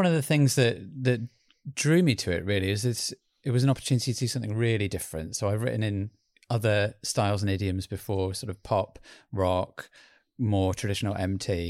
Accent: England, United Kingdom; I'm English.

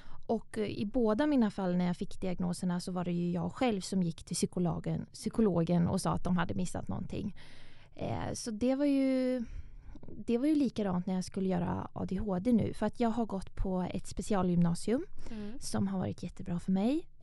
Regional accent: Stockholm, Stockholm County, Sweden; jag är 21 år gammal och jag kommer från Stockholm.

